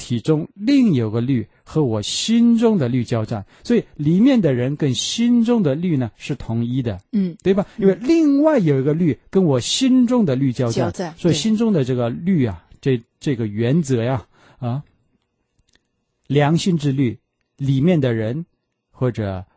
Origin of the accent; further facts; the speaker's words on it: Shandong, China; accent: Shandong; 咱们山东话说后脊梁杆子